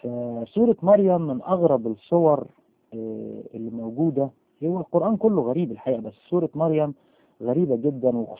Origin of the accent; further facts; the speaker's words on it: Upper Egypt, Egypt; فأنا يعني أصلا من الصعيد وكان عندنا نخل كتير